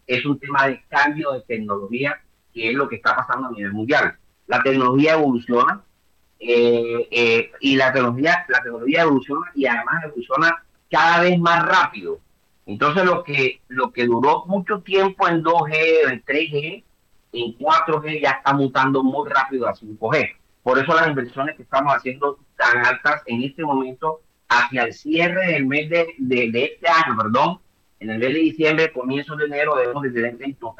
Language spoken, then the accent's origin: Spanish; Caribbean Region, Colombia; nosotros como costeños que somos imaginativos, creativos, macondianos, orgullosamente